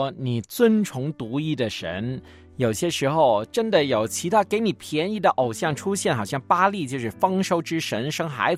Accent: Guangdong, China; 我们广东人说怕老婆会发达啊

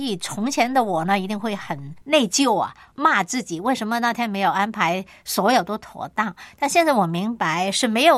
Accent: China; 因为我们中国人呢，一个家庭可以散居各地啊

